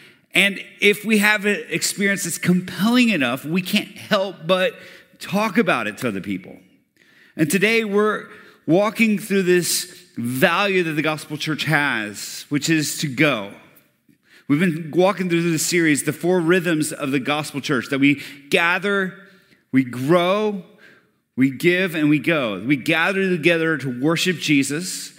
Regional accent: Colombia; I grew up in the heartbeat of coffee in the world. I grew up in Colombia where they make Colombian coffee, and I never liked it growing up.

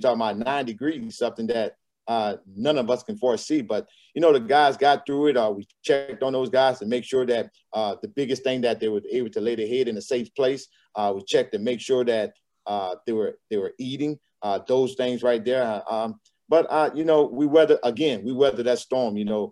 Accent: Louisiana, United States; I'm from Louisiana. I had the opportunity to work in the University of Arkansas at Pine Bluff, so that kind of put me with the Tennessee as well as people from Arkansas.

